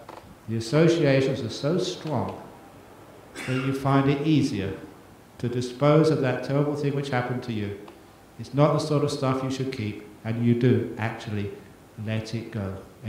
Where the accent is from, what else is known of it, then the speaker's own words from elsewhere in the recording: Australia; As an Australian